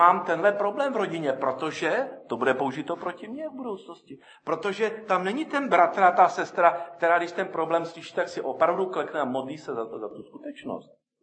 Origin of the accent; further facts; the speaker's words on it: Zlín, Zlín Region, Czechia; born there; Já se narodil ve Zlíně, už říct se vší úctou, já jsem Moravan, moje rodiče, původem z Brna rodáci.